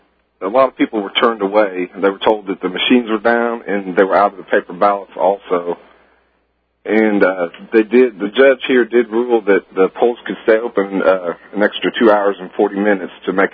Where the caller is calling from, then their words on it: Indiana, United States; Calling from Delaware County, Indiana.